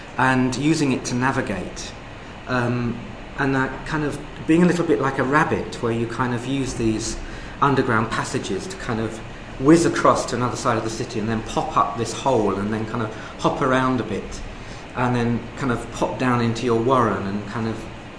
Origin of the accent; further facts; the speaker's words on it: London, United Kingdom; I was born and raised in London, and apart from the 3 years I spent in Nottingham studying, I had lived in London all my life